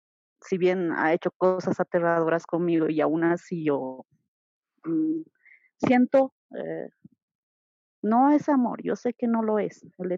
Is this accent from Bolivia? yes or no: yes; Bolivia; Soy de Bolivia.